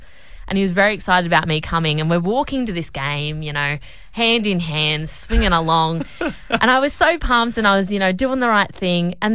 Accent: Newcastle, New South Wales, Australia; we are both from Newcastle … I originally.

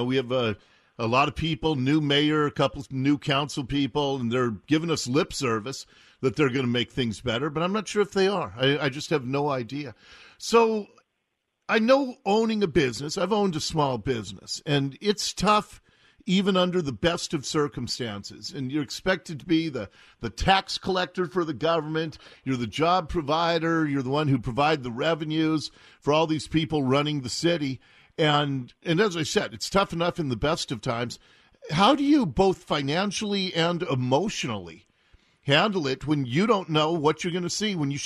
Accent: Seattle, Washington, United States; When I was a kid growing up in Ballard, Matthew, Ballard Avenue had the dumpiest dive bars.

